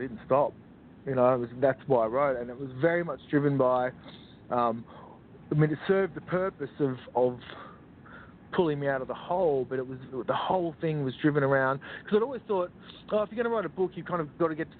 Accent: Brisbane, Queensland, Australia; now in Sydney, Australia; so she was from Sydney, but I was from Brisbane, so I had no support network, no family.

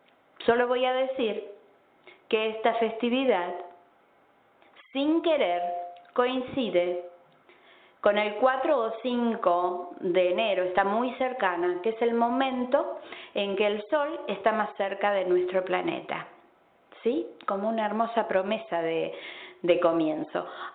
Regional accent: Argentina; los Reyes Magos en mi país, Argentina, tienen una presencia muy, muy importante

